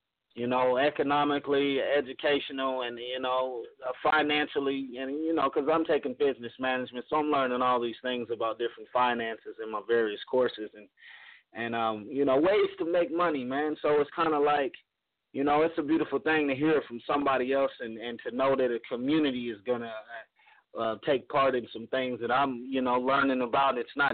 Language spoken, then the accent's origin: English; Texas, United States; I grew up in Texas